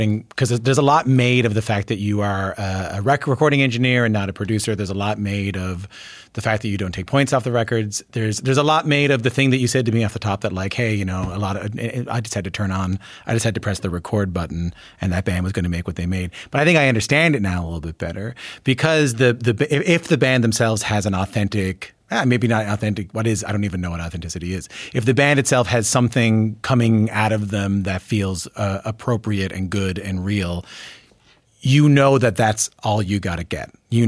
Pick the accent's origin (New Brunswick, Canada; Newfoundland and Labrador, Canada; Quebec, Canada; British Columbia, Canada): Newfoundland and Labrador, Canada; St. John's; And then I remember I went to see him in my hometown in St. John's and I went up to the front